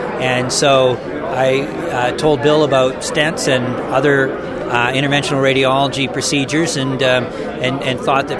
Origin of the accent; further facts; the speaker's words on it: Drayton Valley, Alberta, Canada; Yeah, I grew up in Drayton Valley and did all my schooling there and then went to university in Edmonton.